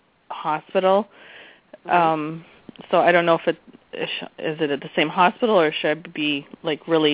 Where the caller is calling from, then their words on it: Hawaii, United States; I'm actually calling from Hawaii.